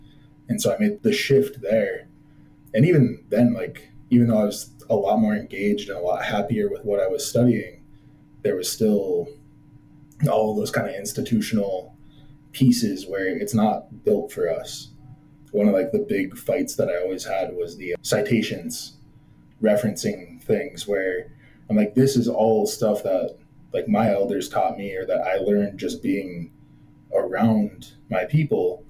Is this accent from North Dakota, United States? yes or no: yes; North Dakota, United States; I grew up on Standing Rock, I grew up in a very tribal community and everything.